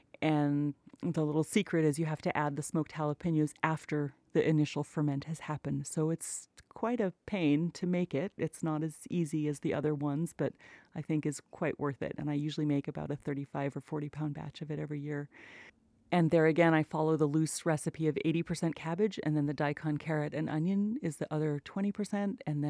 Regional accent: Ambler, Alaska, United States; now in Homer, United States; they also used to live up where I grew up in Ambler in Bush, Alaska.

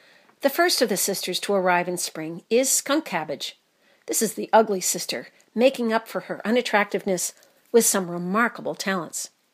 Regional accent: Massachusetts, United States; I'm rather embarrassed to remember as a kid growing up in Massachusetts, we would have an annual spring pilgrimage to pick Mayflowers.

